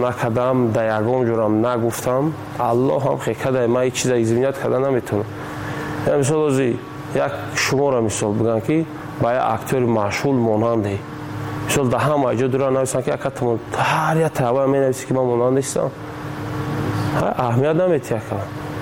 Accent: Tajikistan; من تاجیکم، … من در همه جا گفتم که … من تاجیکم

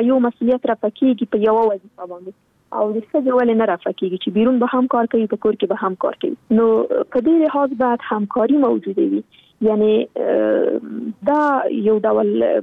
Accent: Afghanistan; زه خو شخصا په جګړه کې پیدا شوی یم، دا په جګړه کې را لویه شولم او خاتمې زه فکر کوم په جګړه کې بیلي. یعنی د انسانانو نه امیدونه اخیستي دي په دغه هېواد کې د سولې.

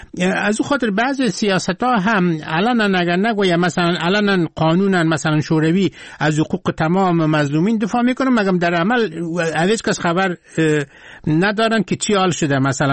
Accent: Afghanistan; شوروی که چپه شد ما رفتم در ترکمنستان و قزاقستان، اینجا از مخاطرات خود بگویم در قزاقستان مردم که ما فهمیدن که ما از افغانستان هستم

